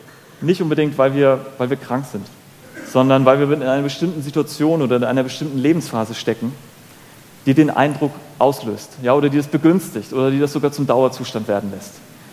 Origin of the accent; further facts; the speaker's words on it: Northern Germany, Germany; Ich bin Norddeutscher, ich kann sowas eigentlich nicht.